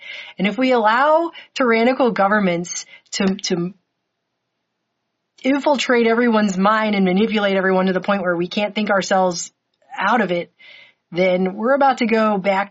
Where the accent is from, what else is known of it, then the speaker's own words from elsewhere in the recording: United States; And I am now being told that as an American, it's radical.